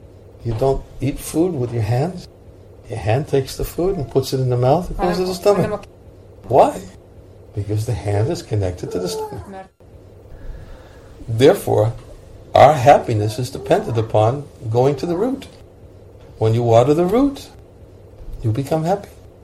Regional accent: United States; I was born and raised in America, the land of rugged individualism

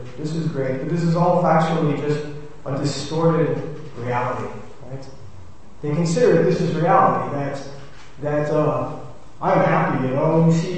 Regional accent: New York, United States; All these wonderful things in New York, my hometown, Jai, I gotta love it.

